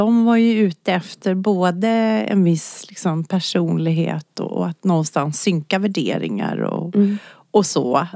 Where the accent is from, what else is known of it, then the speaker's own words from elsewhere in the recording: Norrland, Sweden; Jag kan berätta att jag är född upp i Norrland.